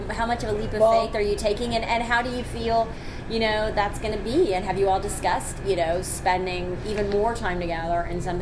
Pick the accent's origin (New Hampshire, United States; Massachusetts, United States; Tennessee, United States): Tennessee, United States; well, I'm from Tennessee